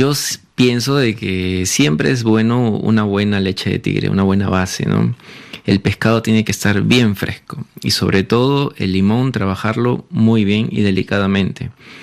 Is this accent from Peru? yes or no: yes; Peru; me pasé rápidamente a la cocina peruana, siendo peruano, ¿no?